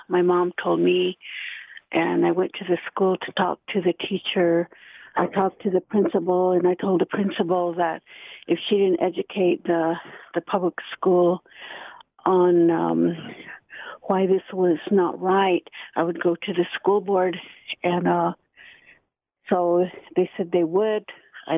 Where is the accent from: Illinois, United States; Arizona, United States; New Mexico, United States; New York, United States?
New Mexico, United States; Shiprock; I was from Shiprock, New Mexico, and my two sons had hair below their waist, and I used to braid it or put it in a tziel, like a Navajo bun.